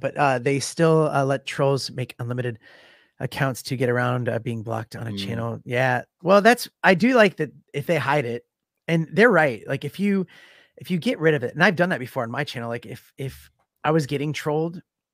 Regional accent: United States; as an American, it was confusing.

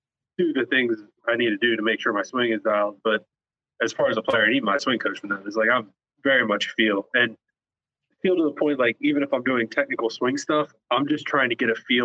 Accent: the Carolinas, United States; And then growing up in the Carolinas, I'm a Panthers fan for NFL.

